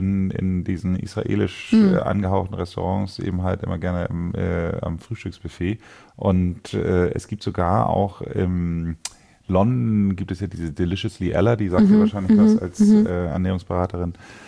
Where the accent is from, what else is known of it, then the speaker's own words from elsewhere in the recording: Northern Germany, Germany; bei uns in Norddeutschland